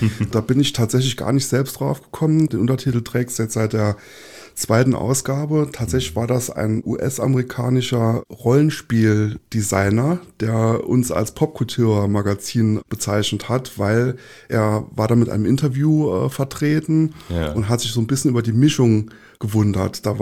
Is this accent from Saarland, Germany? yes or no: yes; Saarland, Germany; Ja, ich komme halt aus dem Saarland, so irgendwie.